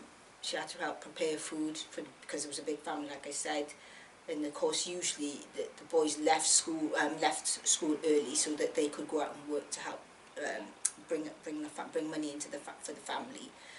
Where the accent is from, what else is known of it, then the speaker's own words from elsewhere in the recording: Newport, Wales, United Kingdom; born there; I was born here in Newport, South Wales. And my mother is … she was born in St. Elizabeth, Jamaica in 1940.